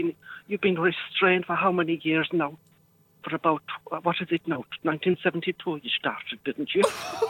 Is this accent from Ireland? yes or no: yes; Munster, Ireland; I'm from County Cork.